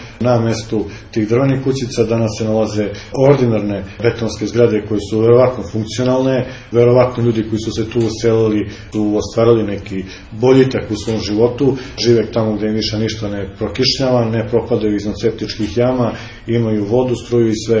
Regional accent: Kragujevac, Šumadija, Serbia; Evo, ja kao autentični Kragujevčanin kažem da je takva podela ordinarna glupost

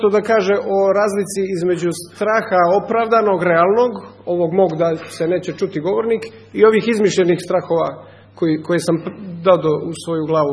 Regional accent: Montenegro; Pa ja dolazim iz Crne Gore, pa osramotit ću sve moje pretke

